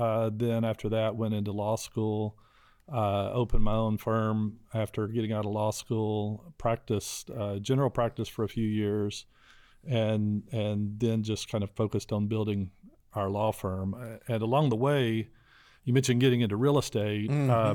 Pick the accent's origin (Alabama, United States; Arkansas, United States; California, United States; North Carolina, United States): Arkansas, United States; Little Rock; Well, I'm from Little Rock. I grew up out Highway 10 area